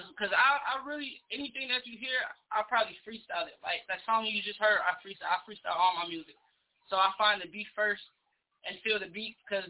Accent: Minnesota, United States; also born or lived in Memphis, Tennessee / Chicago; I grew up in Minnesota. Like, coming up, we did move a lot. Like, I did my whole second grade here. I was in Memphis, Tennessee.

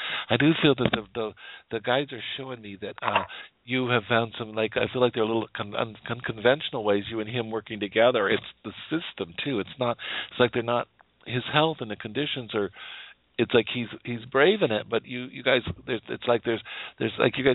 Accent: Wyoming, United States; I forgot after living in Florida how cold outside could be, you know, with these other weather. I'm from Wyoming.

